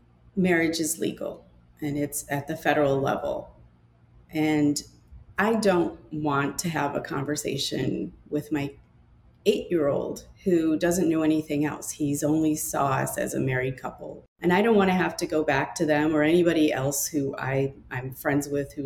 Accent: Evanston, Illinois, United States; We've been a couple for 30 years, and we've been legally married since 2014. We're from Evanston, Illinois.

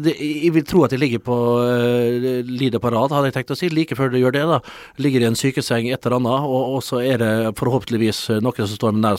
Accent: Sulitjelma, Nordland, Norway; now in Gjelleråsen, Norway; Jeg presidenten på Nobelins fredsinstitutt. Jeg kommer fra Sulettjelma. Jeg har bosett meg på Gjelleråsen, ikke så langt fra Kjeller.

